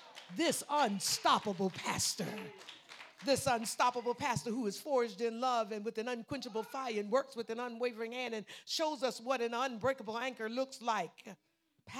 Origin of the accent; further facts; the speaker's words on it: Savannah, Georgia, United States; me and John were brothers and sisters growing up in West Savannah, in Savannah, Georgia.